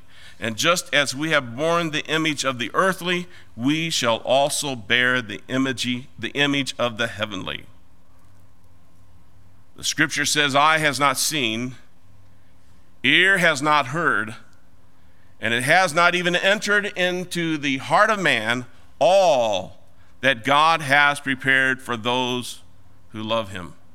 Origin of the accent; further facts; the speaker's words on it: Iowa, United States; I'm an Iowa boy. I grew up on the Mississippi just across from Illinois.